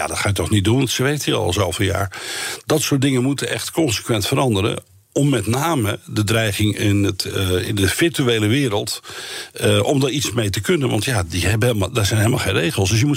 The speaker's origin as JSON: {"language": "Dutch", "country": "Netherlands", "said": "maar wij zijn Nederlanders, ze willen gewoon overal maatwerk plegen"}